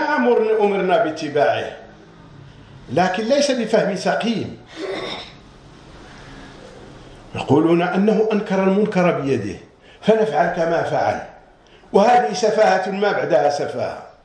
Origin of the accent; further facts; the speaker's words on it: Marrakesh, Marrakesh-Safi, Morocco; كان أنا من مراكشي